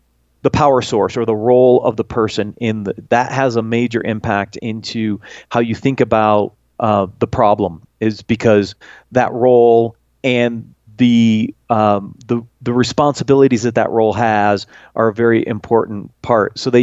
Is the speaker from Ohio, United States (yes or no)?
yes; Ohio, United States; As some people know, I grew up in Ohio. I did a first part of my career in Cleveland. I went to school in Cleveland